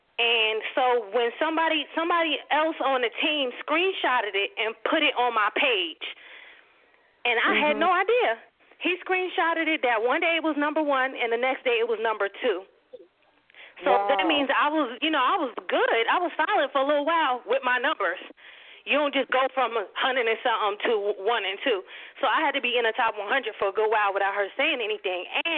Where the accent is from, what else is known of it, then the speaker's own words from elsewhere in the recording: Georgia, United States; also born or lived in St. Louis; I have no sisters, and I grew up in Cobb County, Georgia, But I didn't stay long, and I've been so many states since then. I've lived all up and down the East Coast and in St. Louis.